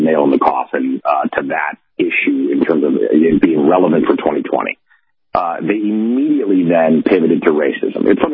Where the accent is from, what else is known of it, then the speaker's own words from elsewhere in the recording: United States; But more importantly than being a Trump partisan is I'm an American.